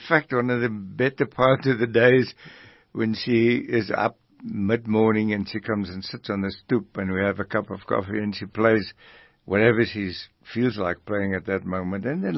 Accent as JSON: {"language": "English", "town": "Botshabelo", "region": "Mpumalanga", "country": "South Africa", "tie": "born or raised there", "said": "I grew up on a mission station called Botshabelo, which is now the name of a place near Mangaung and Bloemfontein. Botshabelo was right outside Middelburg in Mpumalanga, Berlin Mission Society."}